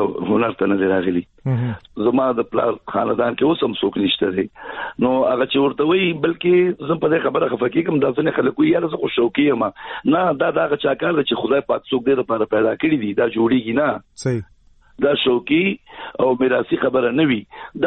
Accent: Peshawar, Khyber Pakhtunkhwa, Pakistan; زه په پیښور کې پیدا شوی یم، لوی شوی یم، او زما د پیدایش کال اوبه وایم زه په یو اویا کې پیدا شوی یم.

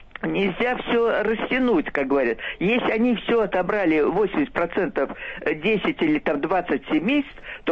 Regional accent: Moscow Oblast, Russia; потому что я из Подмосковья, я имею в виду.

